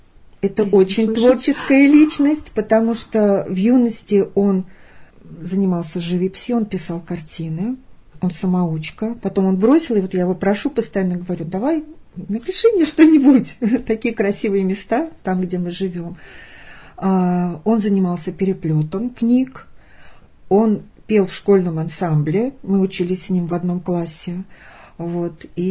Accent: Klova, Moscow Oblast, Russia; now in Ostashkov, Russia; Нет, я родилась в Подмосковье, на Рафаминский район. Я родилась в деревне, которая имеет, вернее, выросла в деревне, которая имеет такое необычное название Клова.

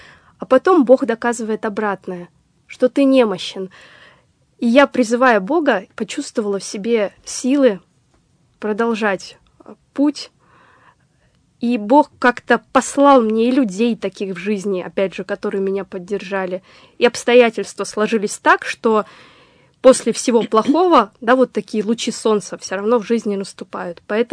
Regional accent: Donbas, Ukraine; Но так как я, опять же, с Донбасса, а там жизнь меня научила одному.

